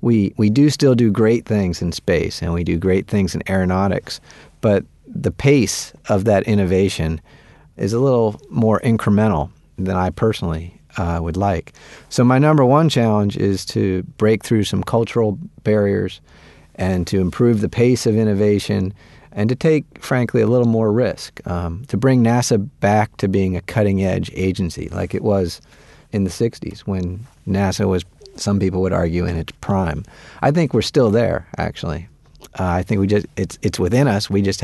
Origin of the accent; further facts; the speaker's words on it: Maryland, United States; I grew up right outside Washington, D.C. in Maryland.